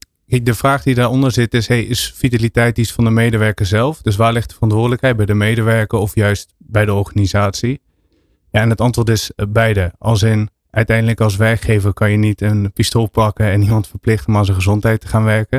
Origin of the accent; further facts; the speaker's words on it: Limburg, Netherlands; Ik kom wel uit Limburg van origine.